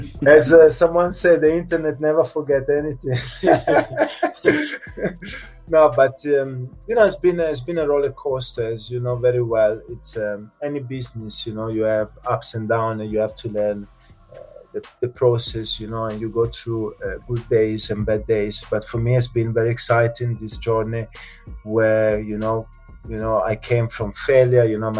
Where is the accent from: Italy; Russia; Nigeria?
Italy; So, I'm from Italy.